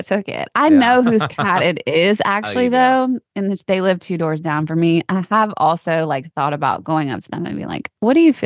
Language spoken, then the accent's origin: English; Louisiana, United States; But for us, I'm from Louisiana. So let's, you know, it's all relative.